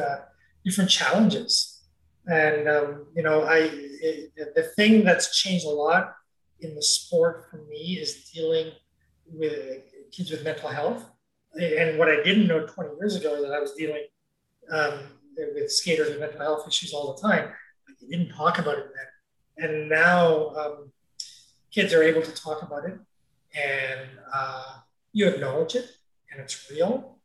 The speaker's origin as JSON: {"language": "English", "town": "Toronto", "region": "Ontario", "country": "Canada", "tie": "born or raised there", "also_born_or_lived": "East York", "said": "It's how I survived, living in the Danforth, down in Toronto, and then moving to East York, and then growing up in Scarborough as, in my late teens."}